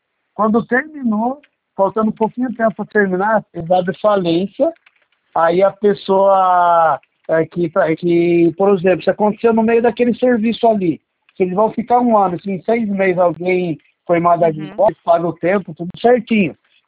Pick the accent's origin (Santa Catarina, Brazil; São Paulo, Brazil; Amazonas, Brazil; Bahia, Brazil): São Paulo, Brazil; Sou da, é, aqui entre Cotia, Vargas Grande, esse lado aqui.